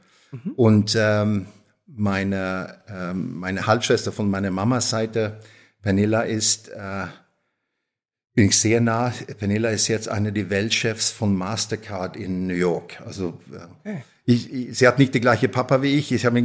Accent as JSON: {"language": "German", "town": "Stockholm", "region": "Stockholm County", "country": "Sweden", "tie": "born or raised there", "said": "Sehr früh haben sie scheiden lassen und bin eigentlich hauptsächlich bei meiner Mama aufgewachsen in Stockholm."}